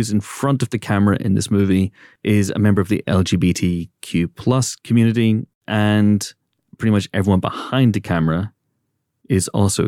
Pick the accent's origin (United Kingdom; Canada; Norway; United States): United Kingdom; growing up in Britain, we had a comedian.